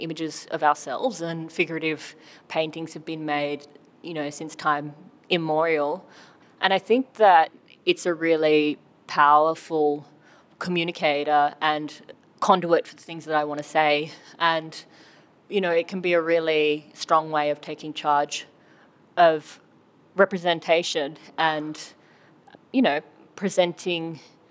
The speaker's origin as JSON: {"language": "English", "country": "Australia", "tie": "born or raised there", "said": "growing up on the East Coast"}